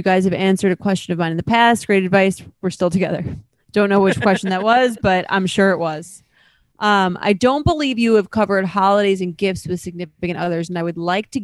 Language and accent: English; Long Island, New York, United States; now in New York City, United States; because I'm from Long Island, and I live in New York City